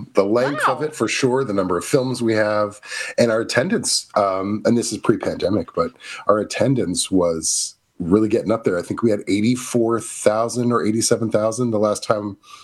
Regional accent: Missouri, United States; This is one of the reasons I'm originally from Missouri.

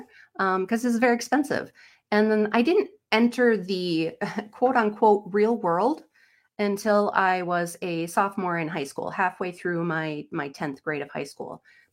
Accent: Tomah, Wisconsin, United States; born or raised there

